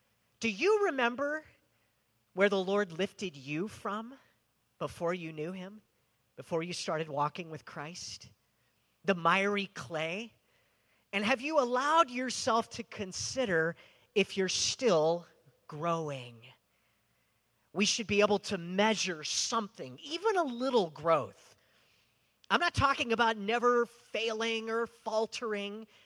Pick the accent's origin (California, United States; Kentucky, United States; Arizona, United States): California, United States; Rialto; I grew up in Rialto, and where we lived was sort of, it was below where my elementary school was, kind of middle-income neighborhood, but above us, there was a large area of low-income housing